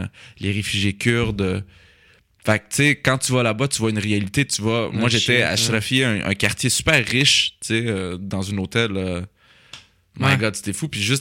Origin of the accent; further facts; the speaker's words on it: Laval, Quebec, Canada; also born or lived in Saint-Eustache; J'habitais à Laval, puis c'était très multiculturel. Puis à l'époque, il n'y avait pas beaucoup d'immigrants. Puis ce qu'il y avait vraiment, c'était les Libanais, les Syriens, les Grecs, les Arméniens